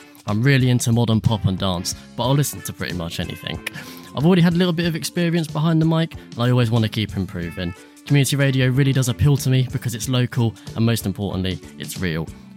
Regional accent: Isle of Wight, South East England, United Kingdom; I'm 22 and I'm from the Isle of Wight.

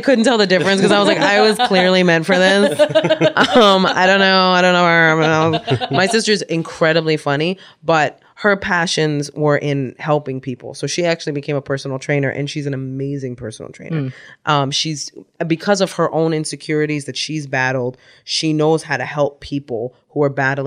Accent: New York City, New York, United States; I grew up in the Soundview area of the South Bronx, like all the way down by the water.

